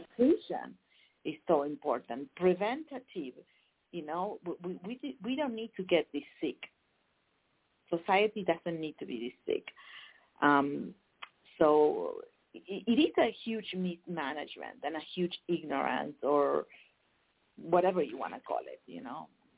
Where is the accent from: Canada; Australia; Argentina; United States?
Argentina; Buenos Aires; English is a second language; I grew up, you can imagine, I grew up in Argentina, in Buenos Aires, in a very, very fast-paced city.